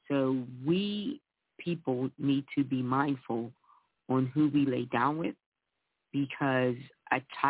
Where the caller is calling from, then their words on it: Pittsburgh, Pennsylvania, United States; From Pittsburgh, Pennsylvania